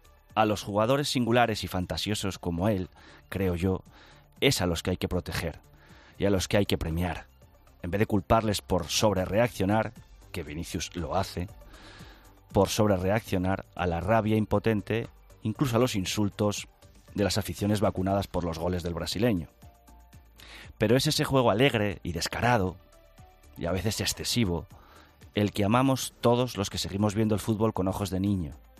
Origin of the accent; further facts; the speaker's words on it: Madrid, Community of Madrid, Spain; como español, incluso como madrileño, celebro el galardón